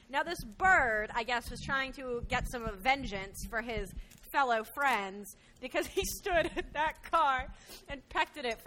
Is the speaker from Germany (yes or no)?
no; Massachusetts, United States; I am originally from Massachusetts, and where we lived was not in Boston. We lived in kind of a more rural area